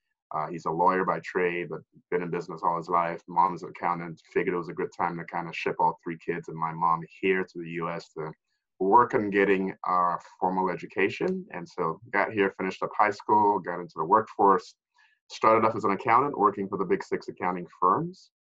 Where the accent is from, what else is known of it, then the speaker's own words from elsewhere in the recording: Lagos, Nigeria; now in United States; So I am originally from Lagos, Nigeria, in West Africa. Came to the United States in 1988